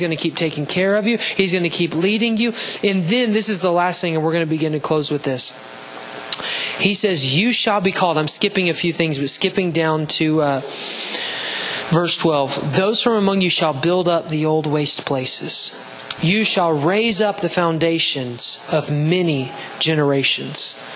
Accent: Alabama, United States; I can't pronounce the Hebrew word because I'm from Alabama

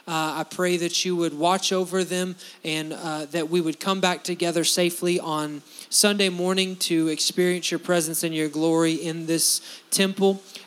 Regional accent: United States; That's why I say I'm a Christian before I'm an American, and I love this nation.

